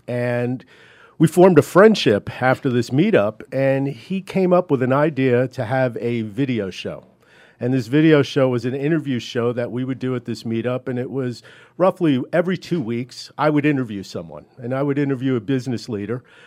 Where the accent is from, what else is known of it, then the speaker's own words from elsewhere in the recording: New York, United States; also born or lived in Queens; I'm from New York. I was born in Queens, moved out to the East End of Long Island at an early age